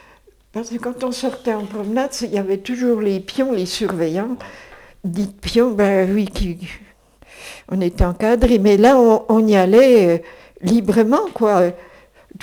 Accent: Dijon, Bourgogne-Franche-Comté, France; De Dijon, je suis

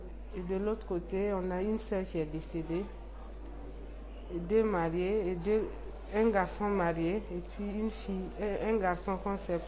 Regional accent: Ouagadougou, Centre, Burkina Faso; born there; Je suis née à Ouaga

